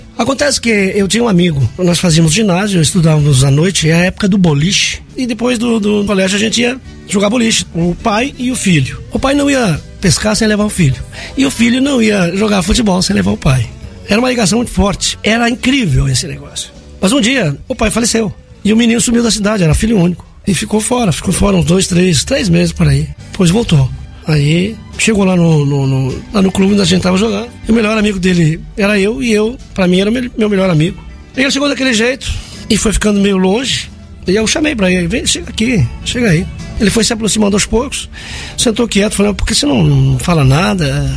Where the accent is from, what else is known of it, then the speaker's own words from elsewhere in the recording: Lagoa Vermelha, Rio Grande do Sul, Brazil; Eu nasci em 1952 e sou da cidade de Lagoa Vermelha. Lagoa Vermelha, Rio Grande do Sul, fica ali pertinho de Passo Fundo e Vacaria, né?